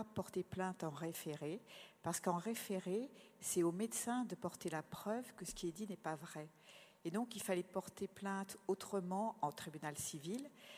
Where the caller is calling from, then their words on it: Metz, Grand Est, France; puisqu'on est de Metz